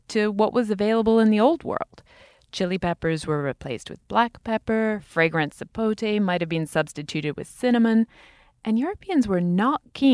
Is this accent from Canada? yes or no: no; United Kingdom; As a Brit, I think Hershey's tastes like puke.